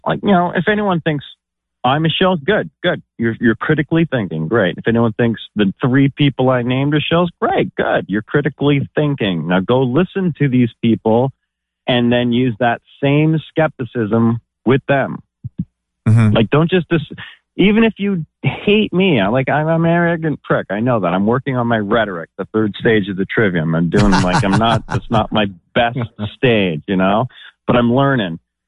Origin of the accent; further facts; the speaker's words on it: London, Ontario, Canada; I'm in Ontario. I'm in London.